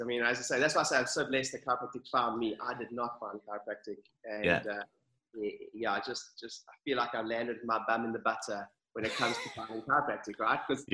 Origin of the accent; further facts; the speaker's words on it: South Africa; moved away; So I grew up in South Africa and left. I did my studies down there, studied chiropractic